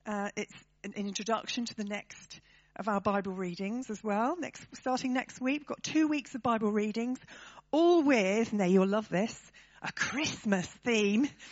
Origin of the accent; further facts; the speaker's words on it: Northern Ireland, United Kingdom; accent: Northern Irish; In my croaky voice, in my Northern Ireland accent.